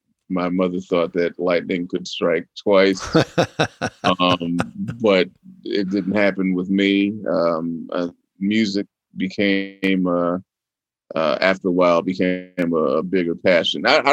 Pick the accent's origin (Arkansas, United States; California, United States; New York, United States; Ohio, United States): California, United States; Los Angeles; also born or lived in Newport Beach; Well, I was born in Newport Beach, and you know, I spent earlier years a bit in Malibu, and then moved to Beverly Hills, and then after Beverly Hills in the mid Wilshire area, and then in the Santa Monica area, so West Los Angeles.